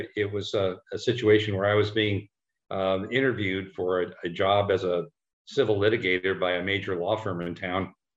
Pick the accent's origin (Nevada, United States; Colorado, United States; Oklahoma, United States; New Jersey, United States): Nevada, United States; Las Vegas; I grew up here in Las Vegas, and periodically I'd have classmates whose parents were arrested by the FBI for this and that and the other thing.